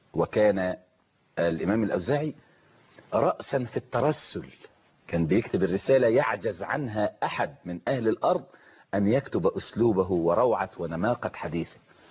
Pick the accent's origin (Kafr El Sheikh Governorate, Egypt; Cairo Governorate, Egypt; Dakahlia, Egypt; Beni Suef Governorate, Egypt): Kafr El Sheikh Governorate, Egypt; Kafr El Sheikh; أقول: أنا من كفر الشيخ